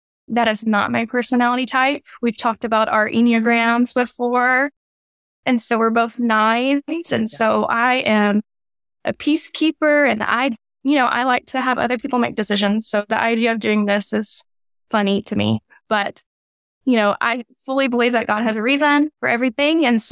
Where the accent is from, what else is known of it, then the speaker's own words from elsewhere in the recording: Louisiana, United States; now in Waco, United States; So I joke that he's made me a Texan, even though I'm from Louisiana. I'll always claim it, but he has made me a Texan. So we moved to Waco